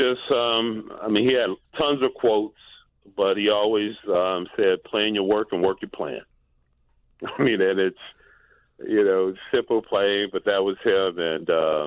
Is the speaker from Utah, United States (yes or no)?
no; Chicago, Illinois, United States; now in Atlanta, United States; And I'm a Chicagoan.